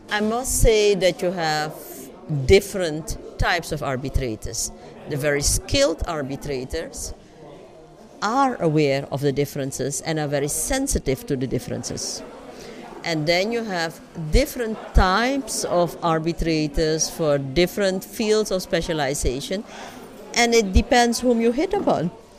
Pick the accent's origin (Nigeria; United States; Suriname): Suriname; English is a second language; I'm from Suriname, as you know.